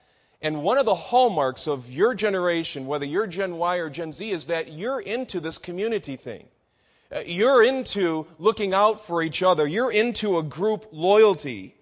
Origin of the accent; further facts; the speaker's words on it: Detroit, Michigan, United States; You see, my wife and I are both from Michigan. I was born in Detroit, and both of us lived there.